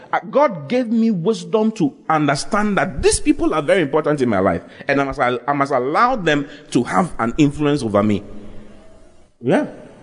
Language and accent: English; Accra, Greater Accra, Ghana; I never traveled anywhere. Accra was my place. Yes. I was born and bred in Accra.